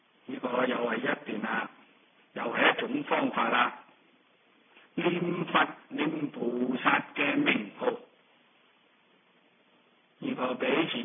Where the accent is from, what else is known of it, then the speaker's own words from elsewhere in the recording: China; 如同我们中国人家里面供祖宗的牌位一样的